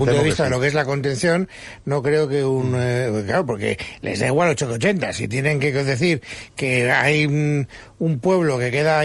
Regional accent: Spain; estoy bastante satisfecho como español

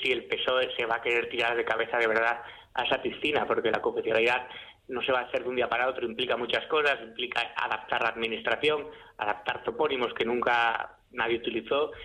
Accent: Asturias, Spain; Yo estoy muy contento de mis raíces asturianas, sí. Y es mi tierra de siempre

